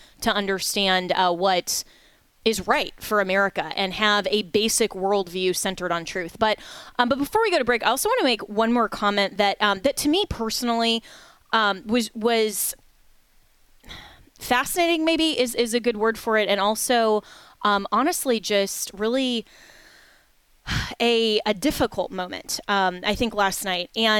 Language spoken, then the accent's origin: English; Florida, United States; who's a Florida state senator for the 14th district here in my home state of Florida.